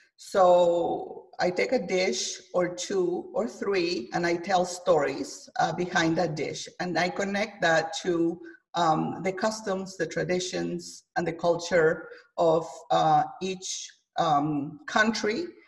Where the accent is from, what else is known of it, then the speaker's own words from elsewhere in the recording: Guatemala; I am from Guatemala, as you know.